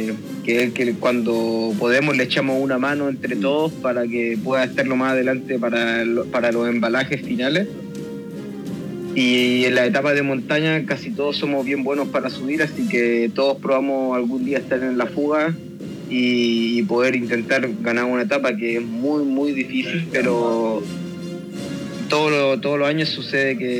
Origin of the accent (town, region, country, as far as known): Chile; now in Italy